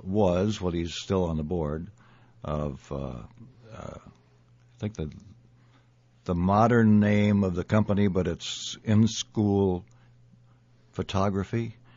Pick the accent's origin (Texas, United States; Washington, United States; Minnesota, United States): Minnesota, United States; Winthrop; born there; I was born in Winthrop, Minnesota, which is out near New Ulm.